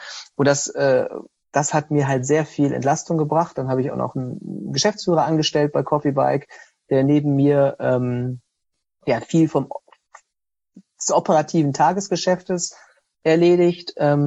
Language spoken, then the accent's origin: German; Osnabrück, Lower Saxony, Germany; Also ich bin in Osnabrück aufgewachsen, habe hier Abitur gemacht, bin dann nach dem Abitur sofort weg gewesen zum Studieren und bin dann nach dem Studium hierhin zurück.